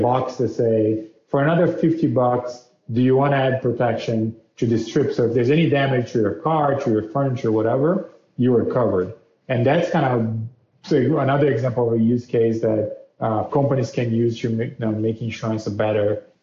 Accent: Brazil; moved away as an adult; now in United States; So my background is, like, I'm originally from Brazil. I came to the US to go to business school.

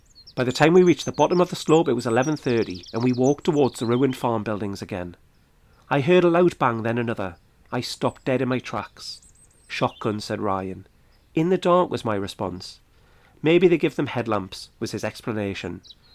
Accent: Selkirk, Scotland, United Kingdom; the Selkirk Royal and Ancient Borough Ex-Standard Bearers Association from my hometown rode through the area.

